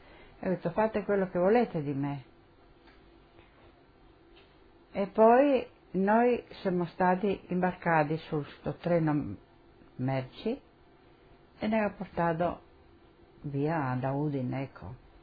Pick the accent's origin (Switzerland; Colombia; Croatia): Croatia; Poreč, Istria County; born there; sono nata a Parenzo, paese Radmani, dove sono nata io